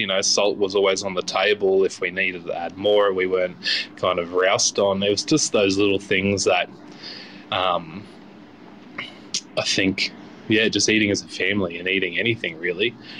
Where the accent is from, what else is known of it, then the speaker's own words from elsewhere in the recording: Chinchilla, Queensland, Australia; So growing up in Chinchilla, being regional, it was a bit difficult to get chefs out there.